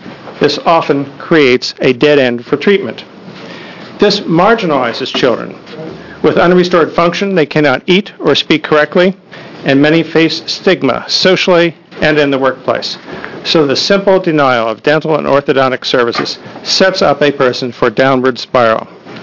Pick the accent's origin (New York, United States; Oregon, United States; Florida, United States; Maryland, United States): Oregon, United States; Eugene; I come from Eugene.